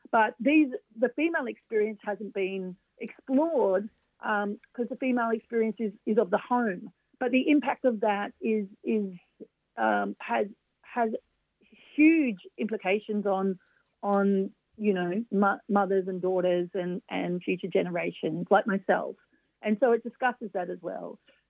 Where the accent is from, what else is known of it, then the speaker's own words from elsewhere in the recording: Mount Druitt, New South Wales, Australia; we grew up in Mount Druitt in Western Sydney. My mum's a migrant